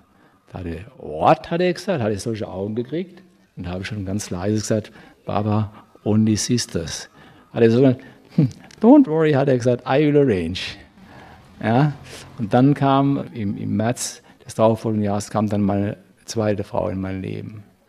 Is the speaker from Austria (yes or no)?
no; Germany; Ich habe gesagt, ich komme von Deutschland.